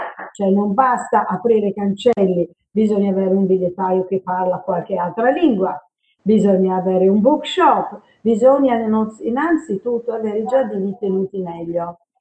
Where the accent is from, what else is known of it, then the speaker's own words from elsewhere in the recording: Sydney, New South Wales, Australia; Italian is a second language; now in Italy; io sono nata a Rose Bay e quindi è un nome che è di grande augurio, e sono andata anche a una scuola che si chiamava Rose Bay Convent a Sydney. Sono australiana di nascita. La mia famiglia però è inglese